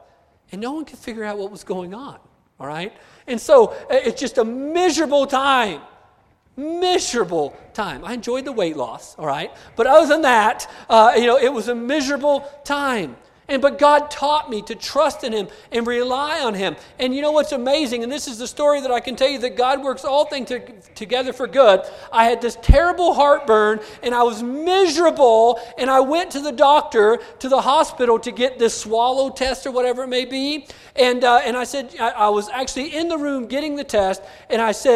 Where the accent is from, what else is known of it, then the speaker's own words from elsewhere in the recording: New Mexico, United States; listen, I'm from New Mexico. I could drink a jar of green chili, right?